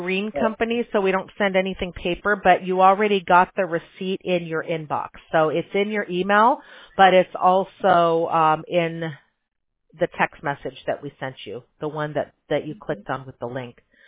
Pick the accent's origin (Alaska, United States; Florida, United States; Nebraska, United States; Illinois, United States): Illinois, United States; Chicago; I'm originally from Chicago, and last time I was there, I was buying some Bears gear